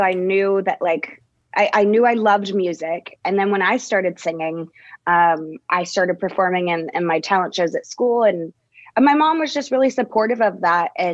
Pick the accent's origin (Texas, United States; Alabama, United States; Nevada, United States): Texas, United States; Dallas; I'm from Dallas, Texas.